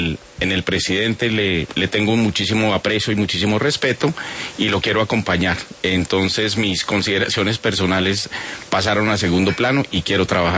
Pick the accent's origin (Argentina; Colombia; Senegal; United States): Colombia